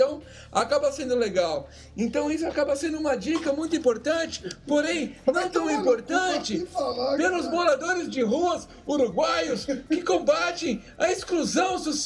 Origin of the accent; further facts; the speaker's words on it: São Paulo, Brazil; como também somos do ABC